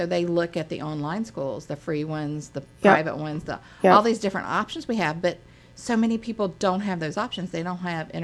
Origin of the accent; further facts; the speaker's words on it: West Virginia, United States; I grew up in West Virginia, and everyone thinks, well, you know, bad schools, you know, poor.